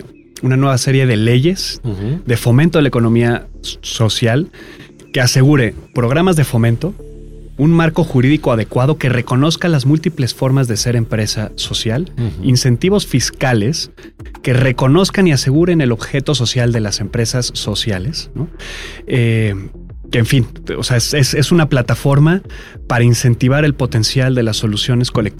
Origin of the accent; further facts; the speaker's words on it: Mexico City, Mexico; para las y los que somos chilangos